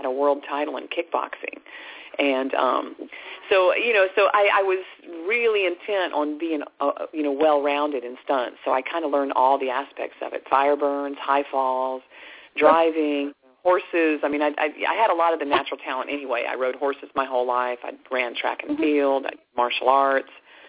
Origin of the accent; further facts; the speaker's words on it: Pensacola, Florida, United States; moved away as an adult; now in Los Angeles, United States; I moved out to Los Angeles. I grew up in Pensacola, Florida. And I moved out to L.A. In the early 1980s.